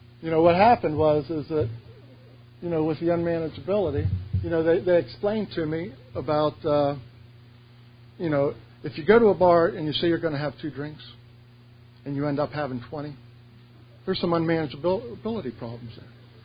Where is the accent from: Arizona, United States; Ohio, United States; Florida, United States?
Ohio, United States; You know, because I'm from Ohio.